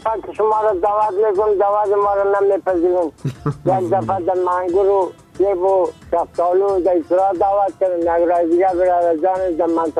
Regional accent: Dasht-e Safid, Bamyan, Afghanistan; قریه ما دشت سفید، ولسوالی ما کامل، ولایت ما بامیان. یعنی خودم … در سنجی 83 ساله

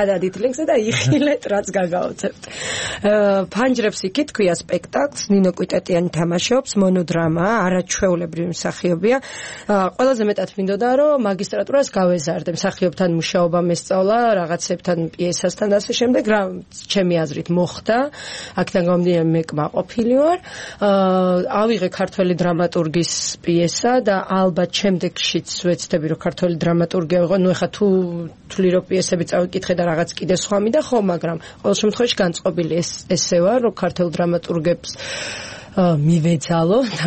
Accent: Imereti, Georgia; მე თვითონ იმერელი ვარ

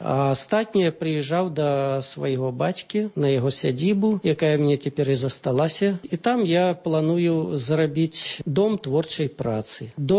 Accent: Dzyaraunaya, Grodno Region, Belarus; я родам з Дзяраўной, са Слонімскага раёна.

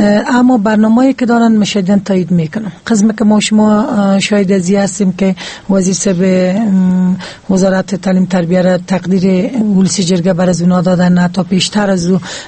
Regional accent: Paktika, Afghanistan; به ولایت خودم که بسیار مثال خوب است که اولین ولایت میگیم که ولایت پکتیکایش

